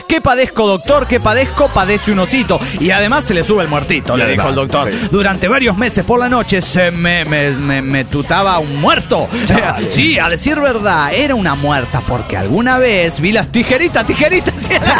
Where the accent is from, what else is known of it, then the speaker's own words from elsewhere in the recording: Monterrey, Nuevo León, Mexico; now in Austin, United States; tengo 8 años viviendo en Austin, Texas. Llegué aquí de Monterrey, Nuevo León, México.